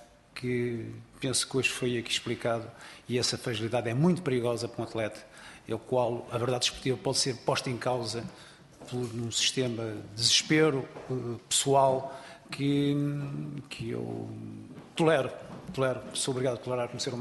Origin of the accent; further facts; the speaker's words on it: Santa Maria da Feira, Aveiro, Portugal; eu sou de Santa Maria da Feira do Feirense